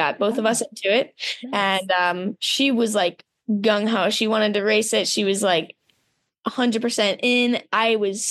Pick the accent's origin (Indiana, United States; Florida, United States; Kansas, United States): Indiana, United States; Guilford; So I've always lived in Indiana. We live like in Guilford